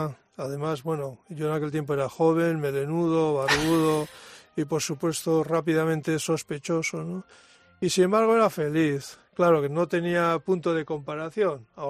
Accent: San Sebastián, Basque Country, Spain; yo nací en San Sebastián y pasé toda mi adolescencia y mi parte de mi juventud en aquel lugar

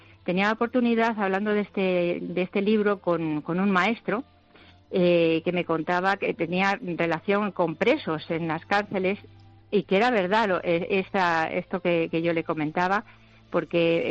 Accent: Cardeñosa, Castile and León, Spain; Él pidió en esa posada que existía en mi pueblo, él iba a batallar hacia Toledo, desde Arévalo, que era donde tenía su corte, para en Cardeñosa, en una posada

